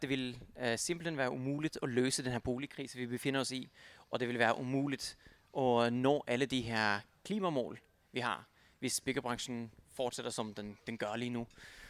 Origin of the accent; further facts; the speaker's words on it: Copenhagen, Capital Region of Denmark, Denmark; Det gør jeg faktisk. Jeg kommer fra København.